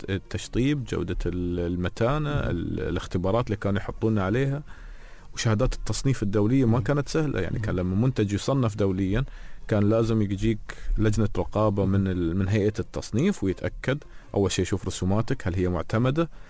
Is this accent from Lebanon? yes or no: no; Dubai, United Arab Emirates; كنا نقول لهم إحنا من دبي أو إحنا من الإمارات.